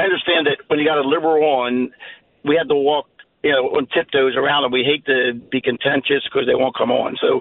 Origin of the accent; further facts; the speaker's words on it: Pennsylvania, United States; I'm from Chester County, and the pretentious person epitomizing pretentiousness is Houlihan.